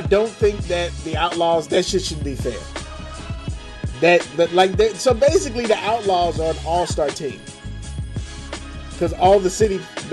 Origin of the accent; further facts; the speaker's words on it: St. Louis, Missouri, United States; I'm from St. Louis.